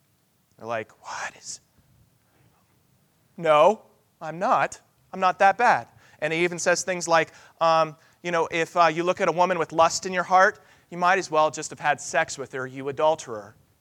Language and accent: English; United States; And then we blow stuff up because I'm an American.